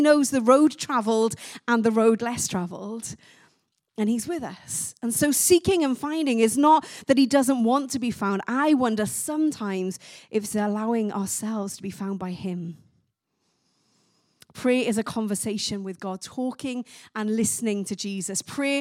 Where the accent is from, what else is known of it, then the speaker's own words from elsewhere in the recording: Wales, United Kingdom; I'm Welsh, so I say the word Luke really funny.